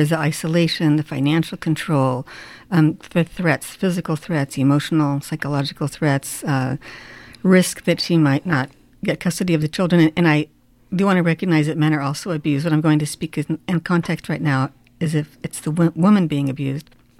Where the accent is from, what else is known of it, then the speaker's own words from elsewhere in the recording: United States; I thought, I'm American. I didn't commit a crime. I can go home anytime I want.